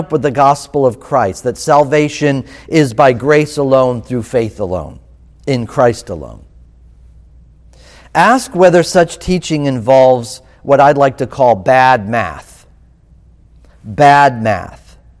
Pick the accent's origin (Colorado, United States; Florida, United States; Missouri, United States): Florida, United States; Growing up in Florida, there were times when I was walking somewhere and there was a fruit tree